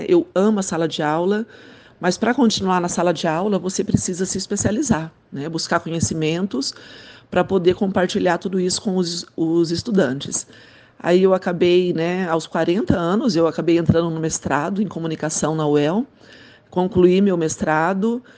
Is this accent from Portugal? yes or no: no; Paraná, Brazil; moved away as an adult; now in Londrina, Brazil; Eu moro em Londrina. Sou de Biporã, morei lá até os meus 25 anos. Depois que eu estudei, me formei, eu passei a morar em Londrina, acabei morando em outras cidades do Paraná também, mas já estou há um bom tempo aqui.